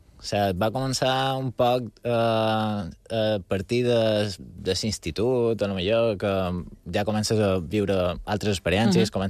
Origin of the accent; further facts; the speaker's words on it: Llucmajor, Balearic Islands, Spain; Primer vull dir que sóc de Llucmajor, no de Palma